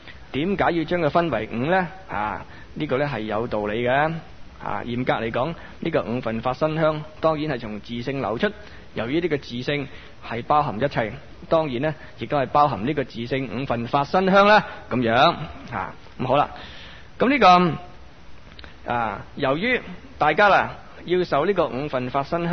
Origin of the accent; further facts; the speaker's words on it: China; 咁但係我哋中國人呢就興雙膝跪